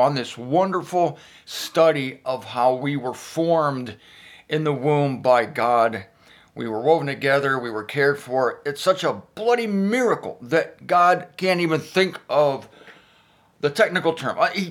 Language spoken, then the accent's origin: English; Canton, Ohio, United States; We're on the intersection of Everhard and Whipple Road here in Canton, Ohio, my hometown.